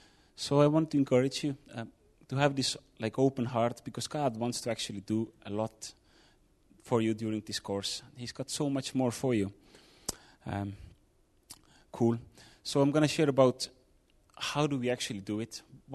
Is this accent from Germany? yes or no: no; Estonia; English is a second language; I'm from Estonia. I came from Estonia, that's what I wanted to say.